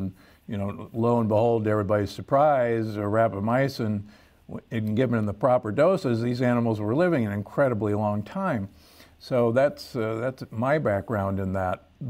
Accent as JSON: {"language": "English", "town": "Omaha", "region": "Nebraska", "country": "United States", "tie": "born or raised there", "said": "And I grew up in Omaha, Nebraska, in the center of the United States, and a meat capital of, you know, of America."}